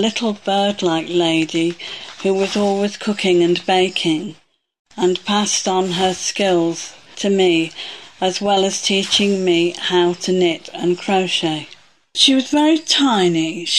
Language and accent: English; Nottingham, East Midlands, United Kingdom; born there; I was born in Nottingham